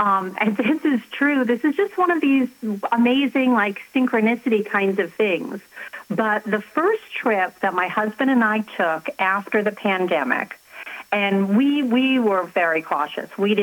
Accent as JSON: {"language": "English", "town": "Boston", "region": "Massachusetts", "country": "United States", "tie": "born or raised there", "said": "When I was growing up, I was from Boston. I lived in the outside of Boston. I lived in a suburb."}